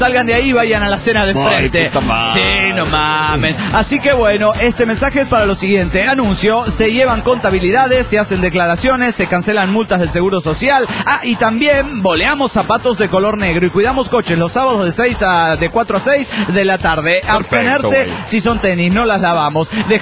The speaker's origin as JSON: {"language": "Spanish", "town": "Tultitlán", "region": "State of Mexico", "country": "Mexico", "said": "de Tutitlán, Estado de México, México."}